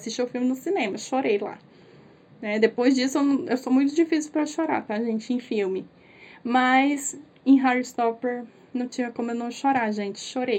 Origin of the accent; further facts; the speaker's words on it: Brazil; Ai, gente, eu não sei se é porque, como, né, sou brasileira, né, gente?